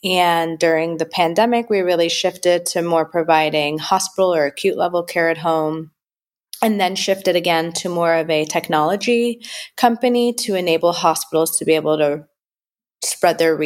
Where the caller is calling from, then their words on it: Frisco, Texas, United States; I am in Frisco, Texas.